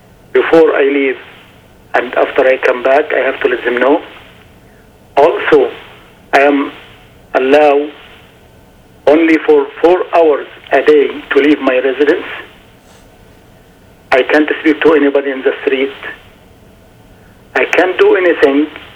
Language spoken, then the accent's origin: English; Egypt; English is a second language; moved away as an adult; now in Canada; I came to Canada in 19 on December 31st, 1995, as a refugee. I'm from Egypt. I am married and the father of two sons and stepson.